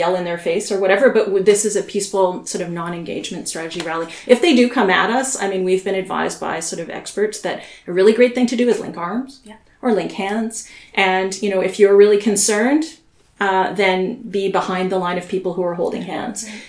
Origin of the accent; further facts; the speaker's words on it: Toronto, Ontario, Canada; Pardon me, I'm from Toronto.